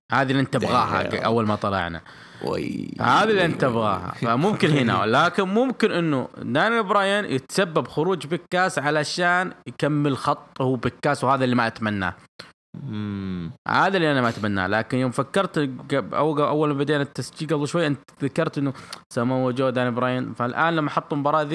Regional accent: Jeddah, Makkah Province, Saudi Arabia; عندنا في السعودية هنا في جدة

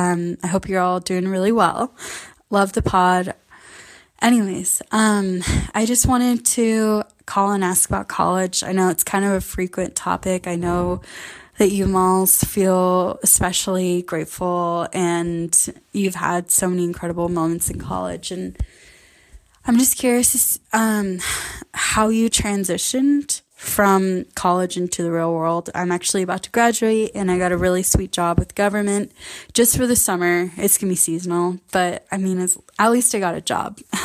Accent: Northwest, United States; I'm going to be moving with my boyfriend to the Southwest, and I'm from the Northwest

